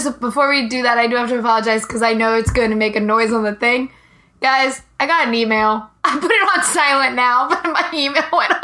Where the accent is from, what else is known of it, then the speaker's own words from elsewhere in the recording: Pennsylvania, United States; Growing up in Pennsylvania, there is, because that's where, I don't claim it, but it's where I was born, there is a thing called Amish country.